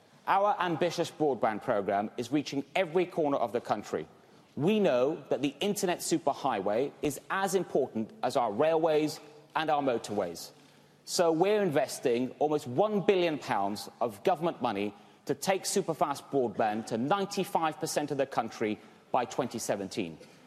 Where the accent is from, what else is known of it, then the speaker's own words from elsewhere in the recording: United Kingdom; Well, Ken, I'm actually British. But yes, my heritage is Pakistani.